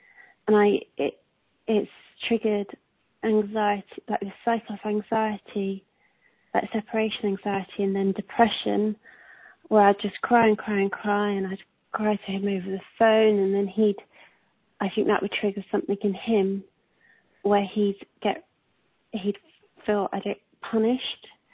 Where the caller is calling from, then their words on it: London, United Kingdom; I'm calling from London.